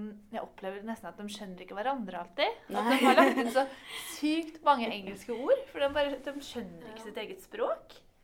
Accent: Østfold, Norway; Ja, det sikkert ikke så vanskelig, i hvert fall for utenforstående, å finne seg at jeg kommer fra Østfold.

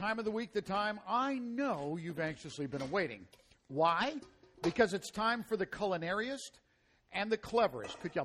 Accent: Chicago, Illinois, United States; There's nothing worse than hearing someone from up north, like I'm from Chicago

